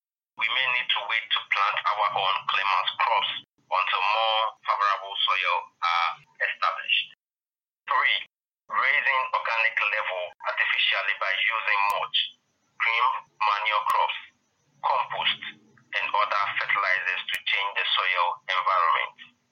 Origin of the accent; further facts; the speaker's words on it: Ghana; from Ghana.